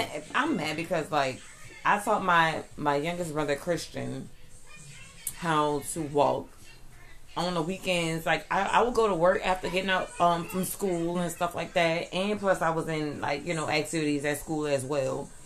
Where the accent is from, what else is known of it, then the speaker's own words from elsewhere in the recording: Avondale, United States; I'm from Avondale too.